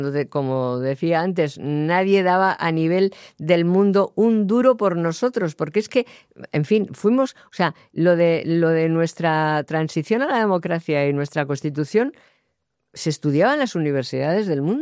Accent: Basque Country, Spain; yo que vengo del País Vasco, nosotros hemos hecho las elecciones en el País Vasco

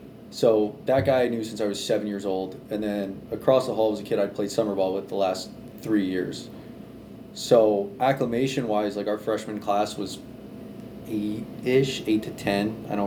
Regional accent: Boca Raton, Florida, United States; And I grew up in Boca, like a lot of people in that area.

